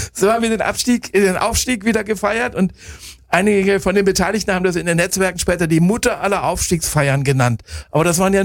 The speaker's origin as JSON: {"language": "German", "region": "North Rhine-Westphalia", "country": "Germany", "tie": "born or raised there", "said": "das ist in meiner Heimatregion und habe die Freiburger Presseblase eingeladen, mit mir nach Bielefeld zu fahren"}